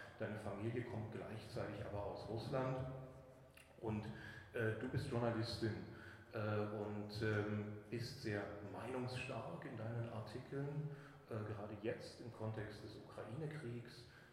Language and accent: German; Thuringia, Germany; Ich komme eigentlich aus Ostthüringen, aber Thüringen bewegt mich jetzt besonders.